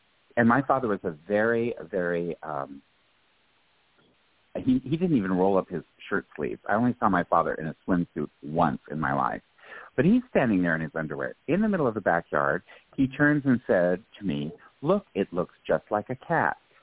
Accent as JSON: {"language": "English", "region": "Colorado", "country": "United States", "tie": "born or raised there", "said": "Now, I grew up in Colorado. I grew up in a farming community."}